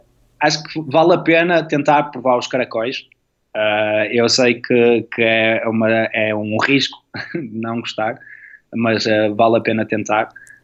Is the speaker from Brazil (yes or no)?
no; Penafiel, Norte, Portugal; Eu sou de Penafiel